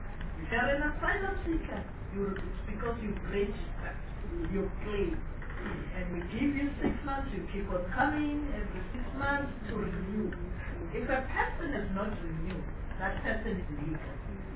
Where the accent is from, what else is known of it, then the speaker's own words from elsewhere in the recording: South Africa; If I go there as a South African, I'm asked to go and form a corporate and come and apply with my corporate.